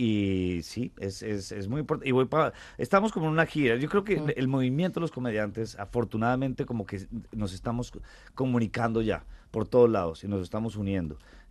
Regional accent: Bogotá, Colombia; es porque yo soy de Bogotá.

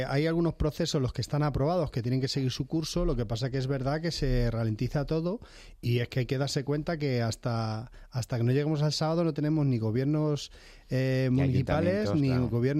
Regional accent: Leganés, Community of Madrid, Spain; Yo soy del barrio de La Fortuna, que siempre nos hemos negado a decir que éramos de Leganés, porque nosotros éramos de La Fortuna.

